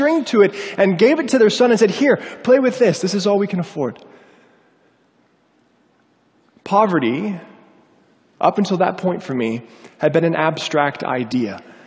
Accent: Colorado, United States; Now, I grew up in Colorado, as I've said, and the lure of the ocean was quite strong.

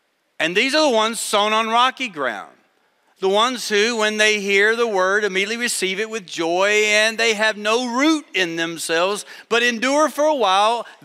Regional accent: Atlanta, Georgia, United States; I said, no, I'm from Atlanta.

